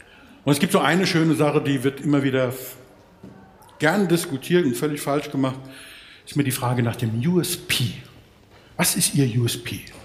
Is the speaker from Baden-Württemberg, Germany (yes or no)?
no; Berlin, Germany; born there; Ich bin in Berlin geboren